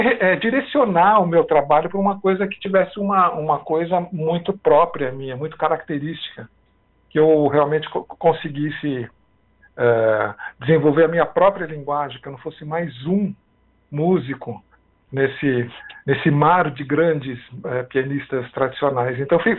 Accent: São Paulo, Brazil; Eu sou de São Paulo, da capital.

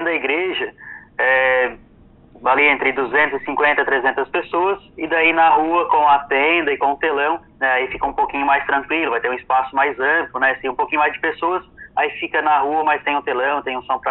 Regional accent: Sombrio, Santa Catarina, Brazil; Eu sou natural de Sombrio, meus pais sempre moraram em Sombrio

